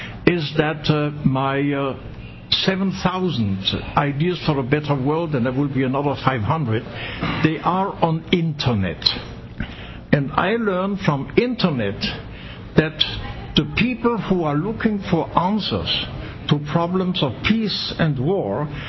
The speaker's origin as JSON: {"language": "English", "region": "Grand Est", "country": "France", "tie": "born or raised there", "second_language": "English", "said": "we, in my hometown, as I told you, I saw the border. I couldn't cross the Saar River because on the other side there were Germans."}